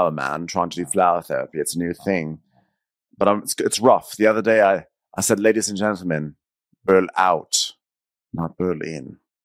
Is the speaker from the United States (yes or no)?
no; United Kingdom; I'm British.